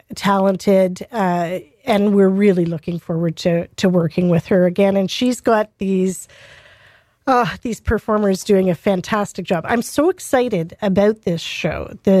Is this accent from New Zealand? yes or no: no; Toronto, Ontario, Canada; And when I grew up in Toronto